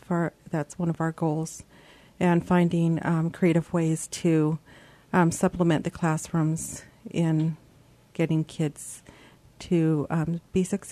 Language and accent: English; Sitka, Alaska, United States; I grew up in Sitka, was born here. I graduated from Sitka High School in 1980